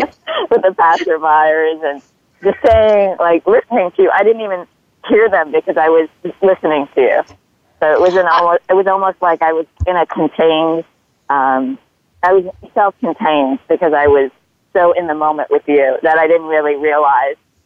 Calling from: New York City, New York, United States; I'm calling from New York City.

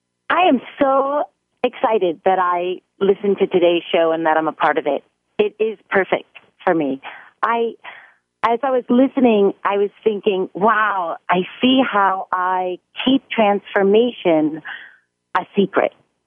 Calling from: California, United States; California.

